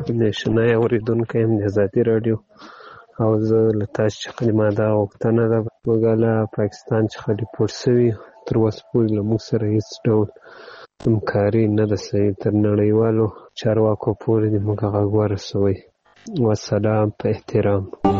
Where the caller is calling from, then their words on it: Ghazni, Afghanistan; غزنی ولایت دیاک دی ولسوالی څخه تاسو ته پیغام پریږدم.